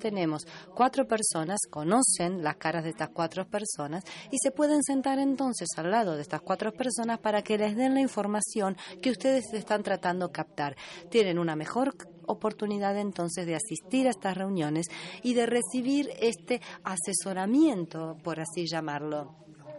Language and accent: Spanish; Mexico; de México.